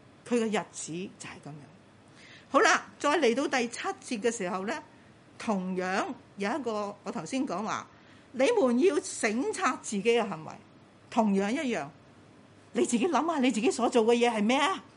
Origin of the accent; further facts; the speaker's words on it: Hong Kong; 我们一个即是香港人或者我们广东人说